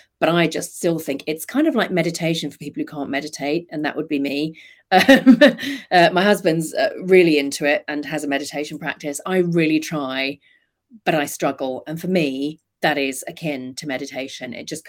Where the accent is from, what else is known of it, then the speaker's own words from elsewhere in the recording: United Kingdom; But let's face it, we're British and that's a really British thing to do.